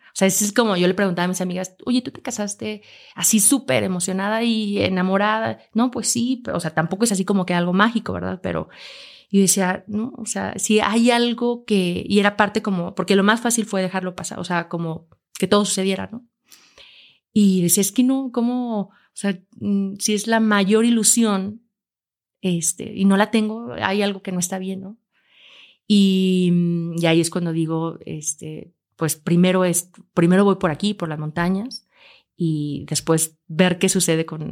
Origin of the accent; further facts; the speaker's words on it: Aguascalientes, Mexico; born there; es que yo nací en Aguascalientes, no tengo montañas a un lado